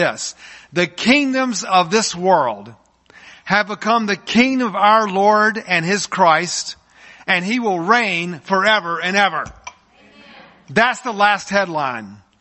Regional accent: Atlanta, Georgia, United States; I was born in Atlanta, and, of course, the home of Coca-Cola. And I grew up loving Coca-Cola. In fact, in Atlanta, Georgia, if you grew up in Atlanta, the word, I'm not even going to say it, P-E-P-S-I is a curse word.

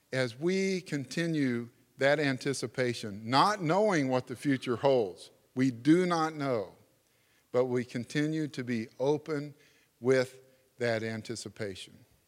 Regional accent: Houston, Texas, United States; I grew up in Houston, so it was great to get out with the family.

